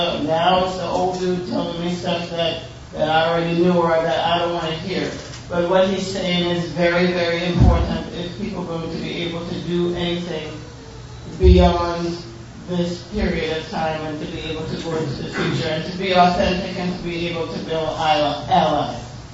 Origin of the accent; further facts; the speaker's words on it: Trinidad & Tobago; because I'm speaking as a Trinidadian, which is what I am.